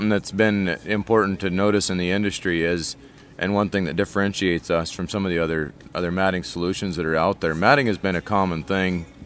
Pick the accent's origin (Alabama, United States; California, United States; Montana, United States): Montana, United States; Ronan; Ronan, Montana. Charlo, Montana is where our shop is located.